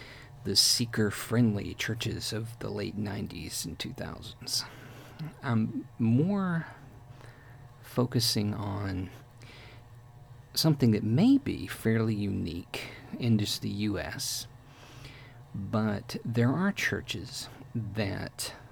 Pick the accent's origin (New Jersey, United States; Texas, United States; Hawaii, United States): Texas, United States; overseas, and of course I'm from Texas, most people feel like, or at least the mystique overseas sometimes, is that if you're from Texas, you have these things.